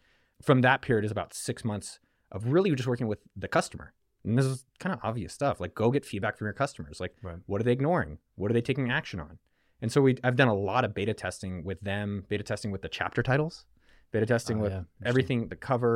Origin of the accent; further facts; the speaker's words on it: California, United States; born there; I come from Silicon Valley. Like I was just born there.